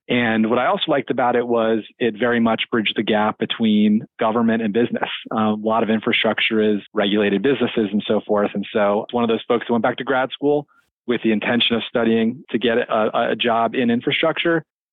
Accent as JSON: {"language": "English", "town": "Hartford", "region": "Connecticut", "country": "United States", "tie": "born or raised there", "said": "So I grew up outside Hartford in central Connecticut."}